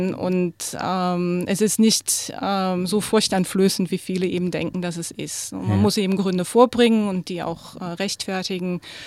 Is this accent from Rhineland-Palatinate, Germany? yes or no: yes; Wittlich, Rhineland-Palatinate, Germany; also born or lived in Trier; Ich bin in der ältesten Stadt Deutschlands geboren, Trier in der Nähe von Luxemburg, aufgewachsen in Wittlich, zwischen Eifel und Mosel gelegen